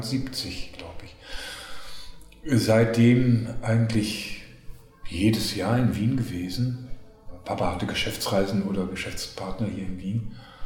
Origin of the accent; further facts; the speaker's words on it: North Rhine-Westphalia, Germany; waren in Deutschland zumindest oder da, wo ich aufgewachsen bin, am Niederrhein